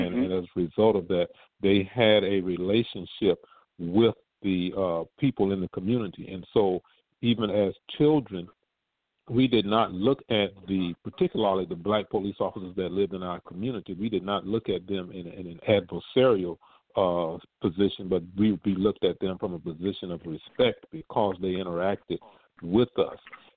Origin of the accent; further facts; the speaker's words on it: Riviera Beach, Florida, United States; when we talk about the way we used to do things when we were growing up in Riviera Beach